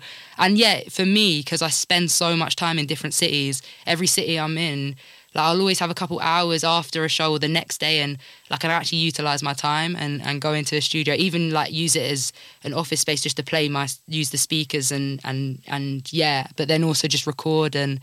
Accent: Cambridge, East of England, United Kingdom; Even now people think I'm from Nottingham, I have to be like I'm from Cambridge.

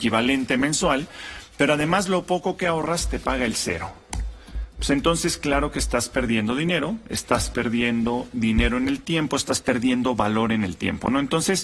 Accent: Mexico

